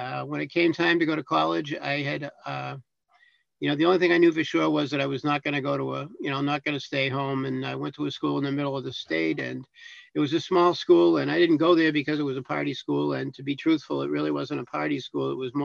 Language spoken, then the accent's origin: English; Boston, Massachusetts, United States; So I grew up in Brighton. Brighton, if you're not familiar with the city of Boston, it's a part of the city of Boston, and it's right at the edge, the western edge of the city. And actually, I grew up only a couple of houses from the Newton line.